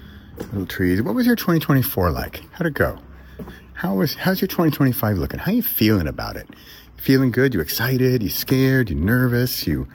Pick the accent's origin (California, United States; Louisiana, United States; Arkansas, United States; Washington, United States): California, United States; So I grew up in California and we went to Las Vegas quite a bit growing up.